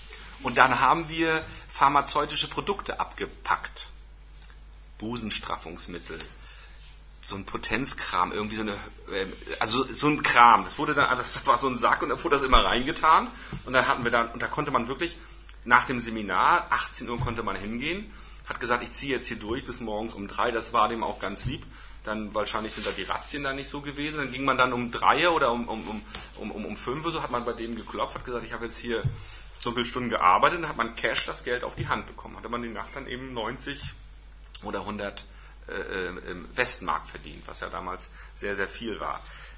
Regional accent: Parchim, Mecklenburg-Vorpommern, Germany; Ich komme aus Parchim.

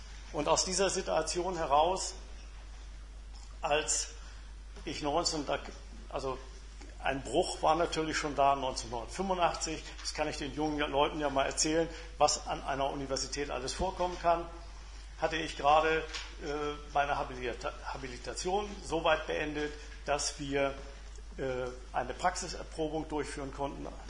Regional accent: Schwerin, Mecklenburg-Vorpommern, Germany; Ich stamme also aus Schwerin

